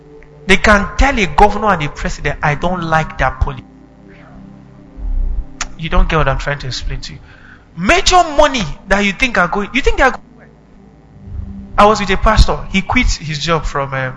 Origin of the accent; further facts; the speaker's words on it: Benue, Nigeria; Nobody can deny the fact that in our state, prostitution is on a high rate. I am from Benue State. I can't deny that fact.